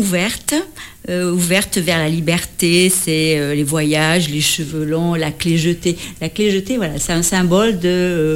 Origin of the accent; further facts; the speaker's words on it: Duravel, Occitanie, France; born there; Alors, je suis née dans le Lot, donc voilà, une lotoise.